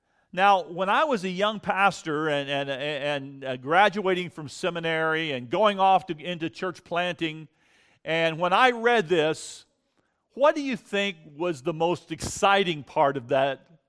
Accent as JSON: {"language": "English", "region": "Florida", "country": "United States", "tie": "born or raised there", "said": "I grew up in Florida, very warm and pleasant sunshine state in the United States."}